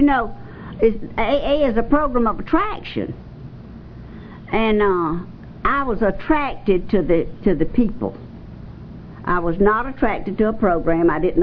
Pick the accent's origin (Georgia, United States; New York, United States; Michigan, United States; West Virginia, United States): Georgia, United States; Statesboro; from Statesboro, Georgia, and I'm an alcoholic.